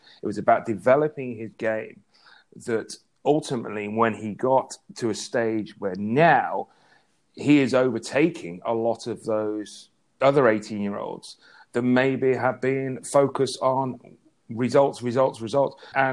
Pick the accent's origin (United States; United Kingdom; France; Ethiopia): Ethiopia; And I was originally from Ethiopia